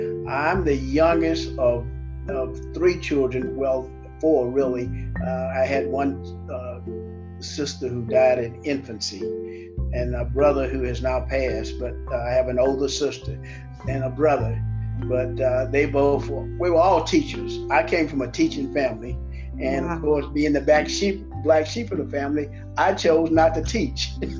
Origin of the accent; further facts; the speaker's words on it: Arcadia, Louisiana, United States; Of course, Arcadia, Louisiana is a small town, and I was born and reared there with two parents, a mom and dad.